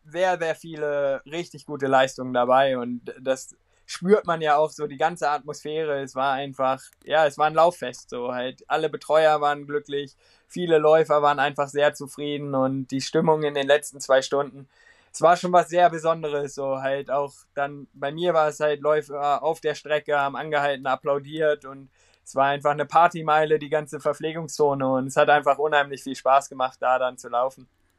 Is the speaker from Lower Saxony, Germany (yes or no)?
yes; Braunschweig, Lower Saxony, Germany; born there; Bei mir war es auch so, dadurch, dass ich halt gebürtiger Braunschweiger bin